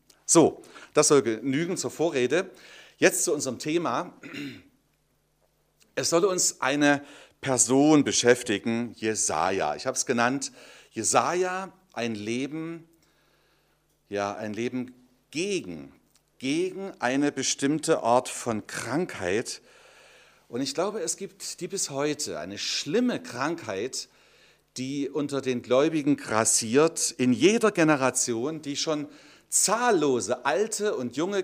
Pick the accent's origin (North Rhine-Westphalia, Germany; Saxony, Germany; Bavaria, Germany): Saxony, Germany; Hammerbrücke; Zunächst möchte ich euch ganz herzlich grüßen von meiner Heimatgemeinde. Das ist Hammerbrücke im Vogtland.